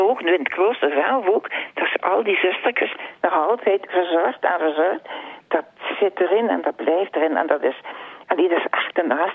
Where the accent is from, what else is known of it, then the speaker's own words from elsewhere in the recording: Bruges, West Flanders, Belgium; Ik ben opgegroeid in Brugge. Mm-hmm. Maar dan, ja, na mijn huwelijk zijn we naar Loppen getrokken eigenlijk.